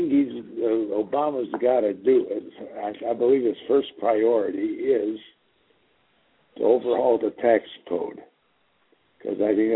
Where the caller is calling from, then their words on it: Hubbardton, Kansas, United States; I'm from Hubbardton, Kansas.